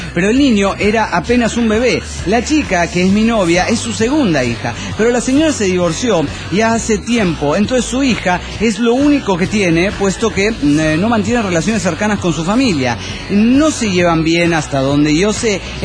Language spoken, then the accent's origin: Spanish; Barranqueras, Chaco, Argentina; El nombre de mi provincia, Chaco.